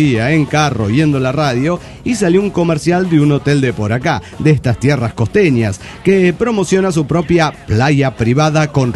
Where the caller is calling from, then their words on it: Mexico City, Mexico; de Pueblo del DF mexicano.